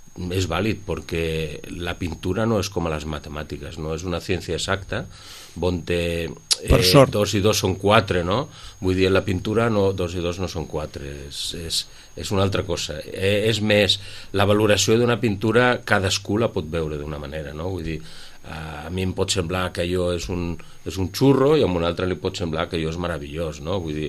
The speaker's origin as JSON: {"language": "Catalan", "town": "Vilanova i la Geltrú", "region": "Catalonia", "country": "Spain", "lives_now": "Sitges, Spain", "said": "No som tots de Sitges, jo sóc del poble del costat."}